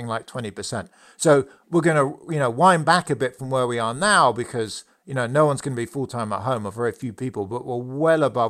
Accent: London, United Kingdom; moved away as an adult; now in United States; I was born in London. I lived in London till I was 30. I'm basically a city person.

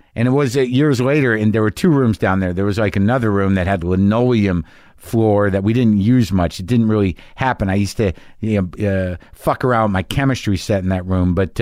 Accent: New Mexico, United States; I kind of grew up with it. I mean, I grew up in New Mexico.

